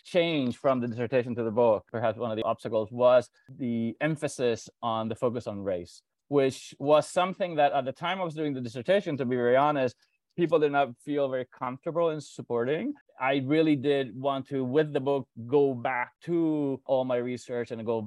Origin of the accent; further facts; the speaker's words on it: Puerto Rico; growing up in Puerto Rico with Cuban parents. Growing up in the Caribbean, in Puerto Rico, the question of identity or belonging was always kind of there